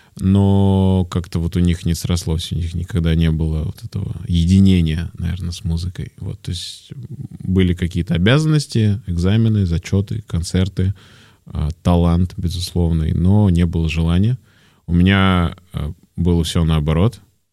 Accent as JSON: {"language": "Russian", "region": "Moscow", "country": "Russia", "tie": "born or raised there", "said": "мое детство в Москве"}